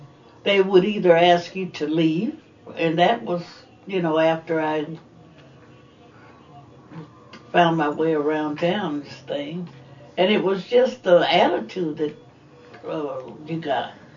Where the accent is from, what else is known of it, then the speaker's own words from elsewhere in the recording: Indiana, United States; No, I was brought up in Indiana.